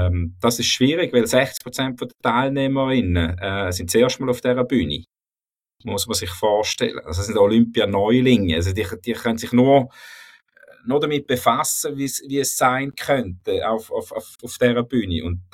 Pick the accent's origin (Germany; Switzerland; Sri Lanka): Switzerland; braucht man als Schweizer Sportler